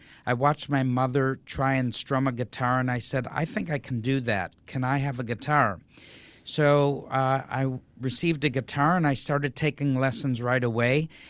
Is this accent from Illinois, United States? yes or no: no; Detroit, Michigan, United States; and I was living and growing up in Detroit, the home of Motown, soul music.